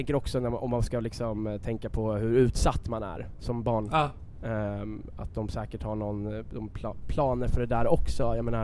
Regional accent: Stockholm, Stockholm County, Sweden; Jag är uppväxt på Södermalm i Stockholm.

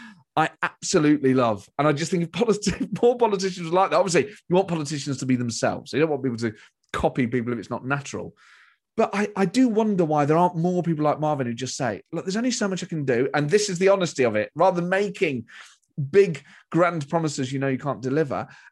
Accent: Nottingham, East Midlands, United Kingdom; I'm from Nottingham, mate.

